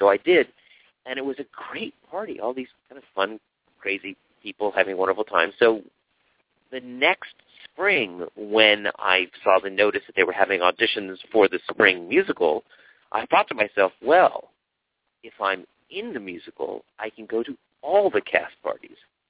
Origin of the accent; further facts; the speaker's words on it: Hollywood, California, United States; kind of growing up around Hollywood